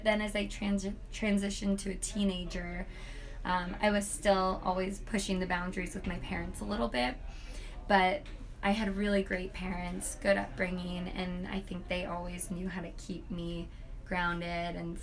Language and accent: English; Jacksonville, Florida, United States; born there; also born or lived in Virginia; So I moved around a lot. I was born in Jacksonville, Florida. We moved to Virginia.